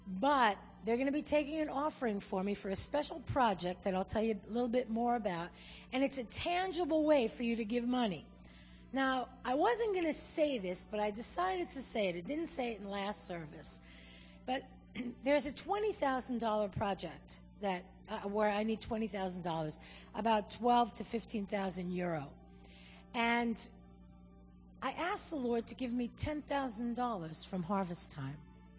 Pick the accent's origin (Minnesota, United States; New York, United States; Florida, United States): New York, United States; Brooklyn; Some people feel real funny about it, but I'm a Jew from Brooklyn. So yeah, it's real easy for me.